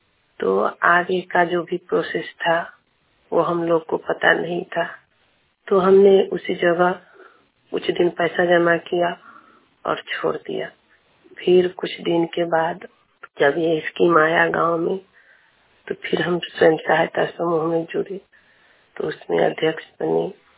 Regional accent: Jafrabad, India; मैं जफराबाद गांव से सररिया पंचायत की रहने वाली हूँ।

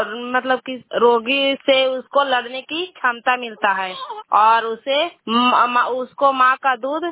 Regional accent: Bihar, India; मैं मसौरा पंचायत से हूँ और मैं प्रखंड नारगंज से हूँ और जिला नवादा से।

